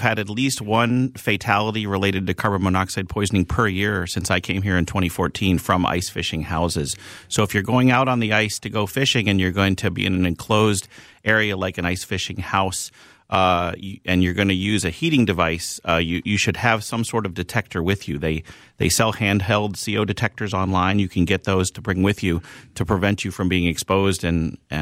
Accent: Philadelphia, Pennsylvania, United States; I'm from Philly.

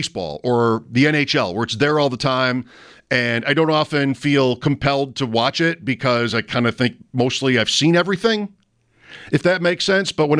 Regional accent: Grand Island, New York, United States; So I'm 52. If you care, and if you don't know, I mean, I grew up on Grand Island where I live now and went to my first Bills game in 1979.

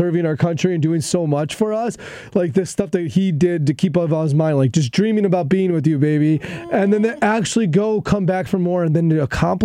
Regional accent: Chicago, Illinois, United States; And I'm originally from Chicago, so it's a little bit different.

